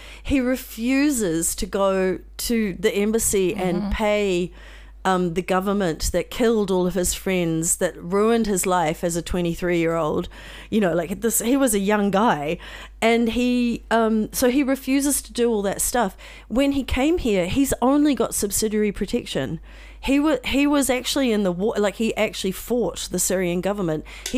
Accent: New Zealand; But I'm from New Zealand.

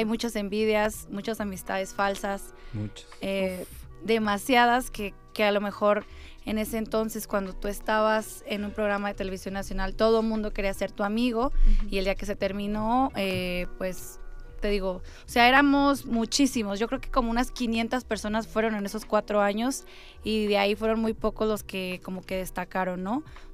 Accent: Tijuana, Baja California, Mexico; now in Mexico City, Mexico; Tenemos algo en común, Félix y yo. Que los dos somos de Tijuana.

